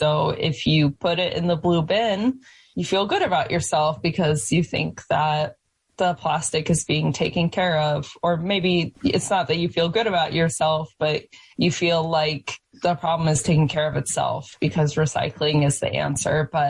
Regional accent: Indiana, United States; And I live in upstate New York, but I'm from Indiana, and I graduated from Indiana University.

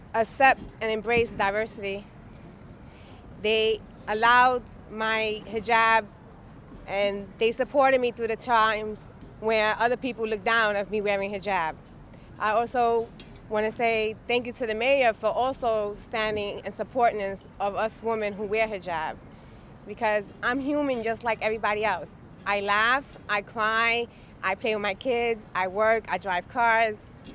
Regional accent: New York City, New York, United States; I don't simply police the city, I live in it. I born, raised here, do everything. I'm a New Yorker.

